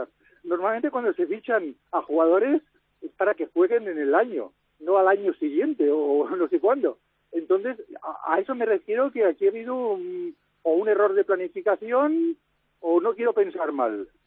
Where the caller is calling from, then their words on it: Barcelona, Catalonia, Spain; llamo de Gracia.